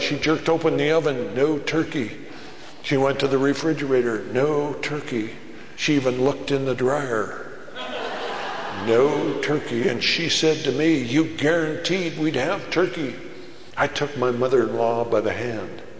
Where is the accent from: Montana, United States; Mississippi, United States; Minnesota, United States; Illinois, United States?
Montana, United States; Great Falls; I came from Montana. Montana is not the hotbed of vegetarianism. My hometown newspaper, the Great Falls Tribune